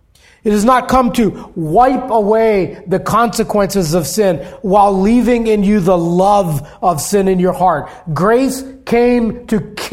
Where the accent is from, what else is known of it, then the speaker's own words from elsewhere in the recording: Hawaii, United States; I grew up in Hawaii, and as a boy, I would go out to the reef to spearfish octopus.